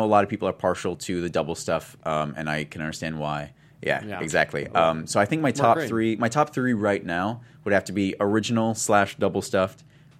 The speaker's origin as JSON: {"language": "English", "town": "Tumwater", "region": "Washington", "country": "United States", "said": "Yeah. I'm from Tumwater."}